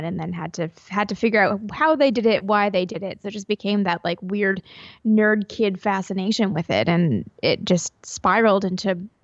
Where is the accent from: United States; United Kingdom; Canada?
Canada; I am from Canada, where not everybody and their grandfather works for